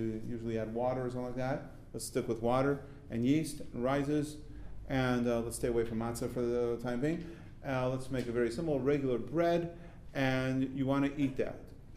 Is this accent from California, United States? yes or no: yes; Los Angeles, California, United States; I was from Los Angeles.